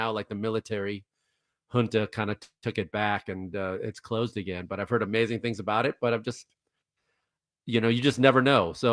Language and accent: English; Wisconsin, United States; born there; I was born in Wisconsin.